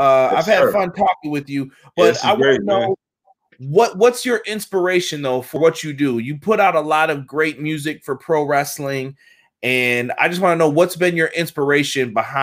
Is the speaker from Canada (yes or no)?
no; New York, United States; Listen, we're from New York, bro.